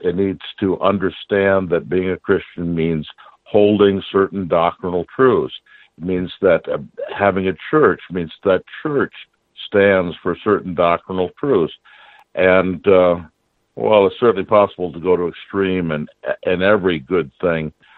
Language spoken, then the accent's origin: English; the North, United States; now in Kentucky, United States; I was raised in the North. I'm a Yankee, but now I live in Kentucky.